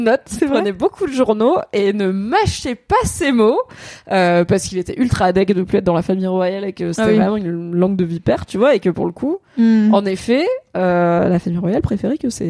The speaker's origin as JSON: {"language": "French", "country": "France", "lives_now": "England, United Kingdom", "said": "en tant que français qui vit en Angleterre"}